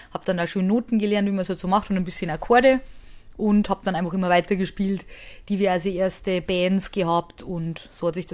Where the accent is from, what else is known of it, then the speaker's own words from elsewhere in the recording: Hamburg, Germany; weil ich komme ja aus Hamburg, haben wir ja gerade festgestellt.